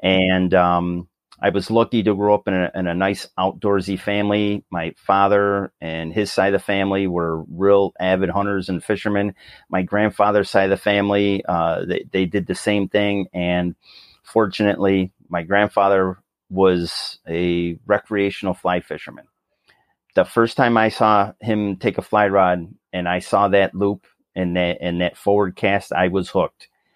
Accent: Rochester, New York, United States; So I grew up in a city called Rochester, Western New York, actually. I grew up on Lake Ontario

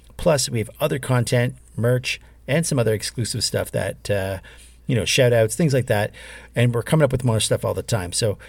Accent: Canada; We're Canadian, but Americans.

